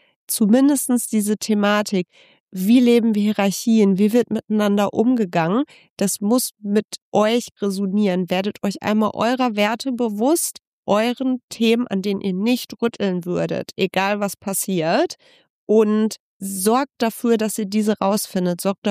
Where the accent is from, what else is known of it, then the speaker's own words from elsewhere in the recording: Gelsenkirchen, North Rhine-Westphalia, Germany; Ich komme nicht irgendwie aus dieser super Münchner Schickeria. Ich komme aus Gelsenkirchen so.